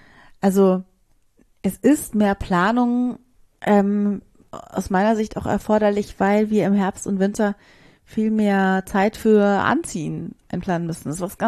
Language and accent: German; Bavaria, Germany; wir sind ja aus Bayern, das heißt, bei uns ging jetzt erst die Schule